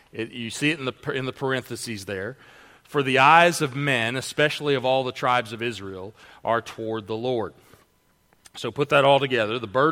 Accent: England, United Kingdom; I'm an English guy, and it's still a little too metaphorical for me.

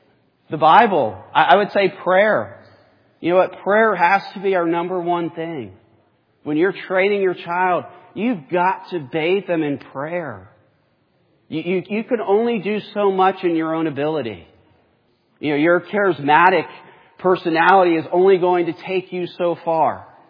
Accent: Northern United States, United States; I grew up in the North, and we did not grow up having to say, yes, ma'am, no, ma'am, yes, sir, no, sir.

